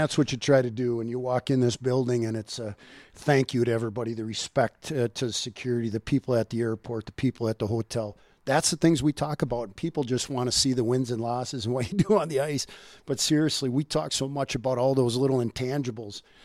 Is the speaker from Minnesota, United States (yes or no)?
yes; Minnesota, United States; Like growing up in Minnesota, I had a chance to do all those things.